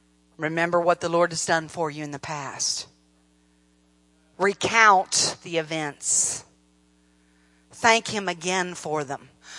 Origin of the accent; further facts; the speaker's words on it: Columbus, Ohio, United States; I was raised in Columbus, Ohio. To me, that was the North.